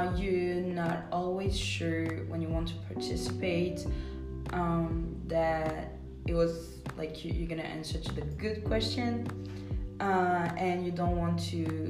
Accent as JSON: {"language": "English", "town": "Lille", "region": "Hauts-de-France", "country": "France", "second_language": "English", "said": "19. My major is communication. I come from France in Lille, which is like north of France. And I started English when I was 6"}